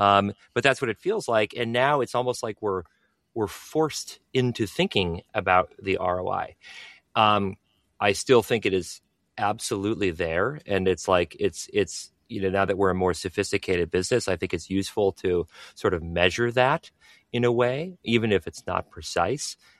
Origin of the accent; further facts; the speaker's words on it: Minnesota, United States; I've got a good boy complex. I'm from Minnesota. I want the world to see me as a good boy.